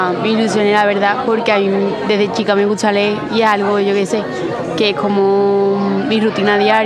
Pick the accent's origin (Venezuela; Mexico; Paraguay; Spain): Spain; Valencina de la Concepción, Andalusia; vengo también de Valencina, de la Concepción.